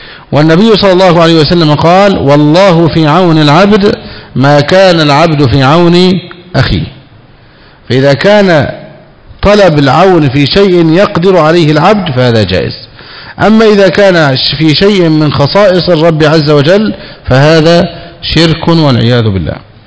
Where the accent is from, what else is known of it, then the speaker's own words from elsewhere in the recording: Egypt; عندنا في مصر في القاهرة